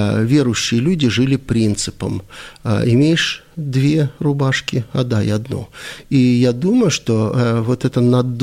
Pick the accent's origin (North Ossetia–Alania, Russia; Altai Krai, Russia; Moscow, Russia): North Ossetia–Alania, Russia; Vladikavkaz; born there; Родился я во Владикавказе.